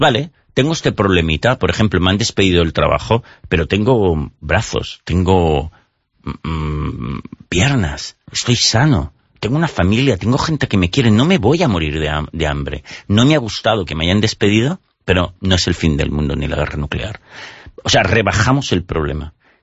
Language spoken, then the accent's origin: Spanish; Barcelona, Catalonia, Spain; Tú sabes que yo soy barcelonista, soy de Barcelona